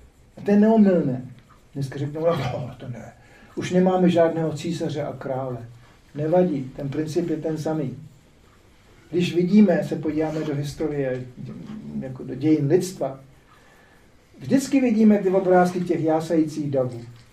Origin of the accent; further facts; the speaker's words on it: Germany; Tady se to ještě v Čechách neměli, ale já jsem vyrůstal v Německu